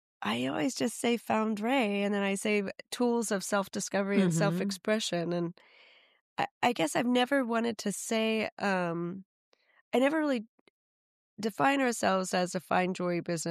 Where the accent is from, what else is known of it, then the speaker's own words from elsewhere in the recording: Texas, United States; No, I guess I'm from Texas, so I'm just friendly.